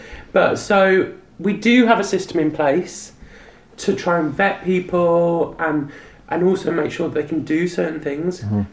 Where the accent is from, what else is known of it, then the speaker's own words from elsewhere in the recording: England, United Kingdom; obviously I'm from England